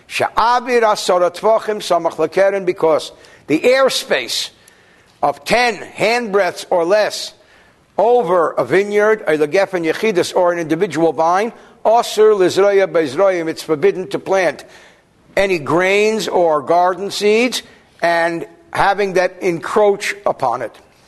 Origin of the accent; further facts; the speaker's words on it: Newark, New Jersey, United States; Now, I'm from New Jersey. We didn't plant a lot of vines, at least where I lived. Even though there is a place not far from where I grew up called Vineland. But I grew up in Newark.